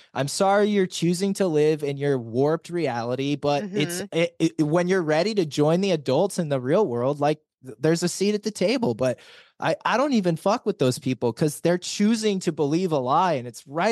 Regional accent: California, United States; Can you tell I'm from California, guys?

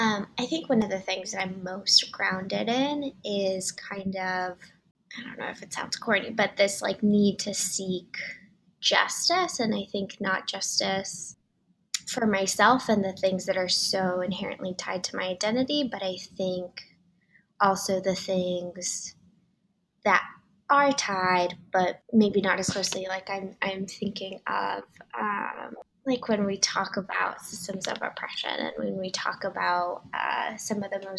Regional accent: Houston, Texas, United States; born or raised there; also born or lived in Cali, Colombia / Boise, Idaho

